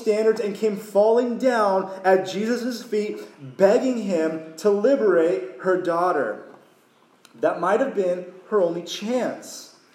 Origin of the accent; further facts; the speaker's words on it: Long Beach, California, United States; I'm from California, from Long Beach, okay?